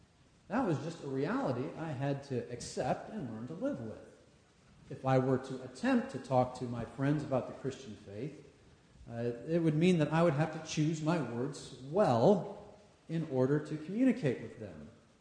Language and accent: English; Washington, United States; I come from the West Coast, the Pacific Northwest, Washington State, to be precise